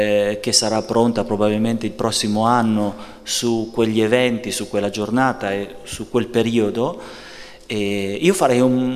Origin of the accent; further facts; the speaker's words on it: Campogalliano, Emilia-Romagna, Italy; born there; A Campo Gagliano il 90%